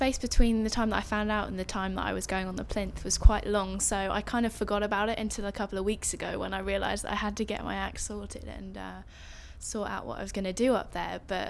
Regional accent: London, United Kingdom; I was born in London, actually, in North London, and we moved out, I think, when I was about 11, so there was quite a big chunk of my childhood was spent in the city.

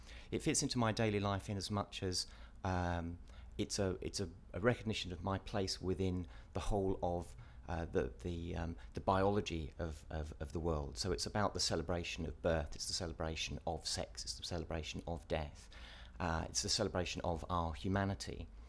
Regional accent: Stevenage, East of England, United Kingdom; also born or lived in Bristol / North Devon; I grew up in Hertfordshire. I grew up in a little town called Stevenage, just north of London. So that's where I grew up

